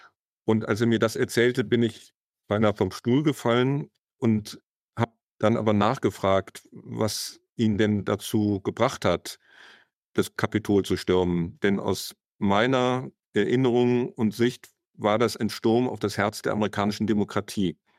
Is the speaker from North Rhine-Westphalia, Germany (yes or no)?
yes; Bonn, North Rhine-Westphalia, Germany; Ich sagte ja schon, ich komme aus Bonn, Kind der Bonner Republik.